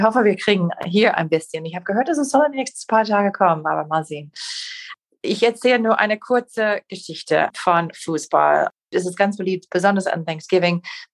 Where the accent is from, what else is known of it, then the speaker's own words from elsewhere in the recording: Green Bay, Wisconsin, United States; German is a second language; ich komme aus Green Bay, Wisconsin.